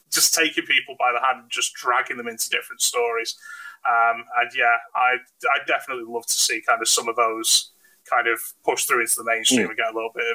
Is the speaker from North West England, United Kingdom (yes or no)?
yes; Salford, North West England, United Kingdom; I'm from Salford, so not really.